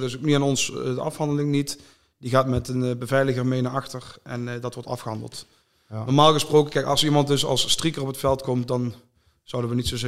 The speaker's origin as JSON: {"language": "Dutch", "town": "Veldhoven", "region": "North Brabant", "country": "Netherlands", "said": "Ik kom uit Veldhoven."}